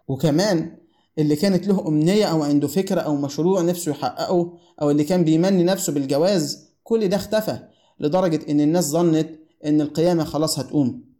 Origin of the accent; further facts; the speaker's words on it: Egypt; وإحنا كمصريين عندنا مثل بيقول محدش بيموت من الجوع